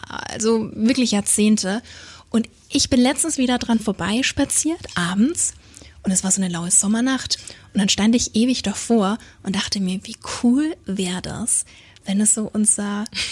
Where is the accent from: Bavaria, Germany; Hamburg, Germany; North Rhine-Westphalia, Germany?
Bavaria, Germany; Nuremberg; Weil es gibt bei uns in Nürnberg eine Villa.